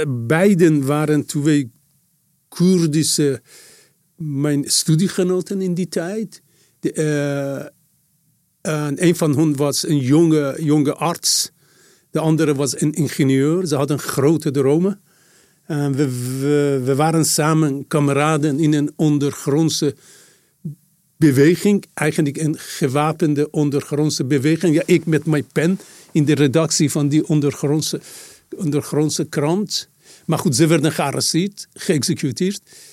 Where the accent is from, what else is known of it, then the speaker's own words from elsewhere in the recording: Farahan, Markazi, Iran; En Farahani is de plek waar ik vandaan kom.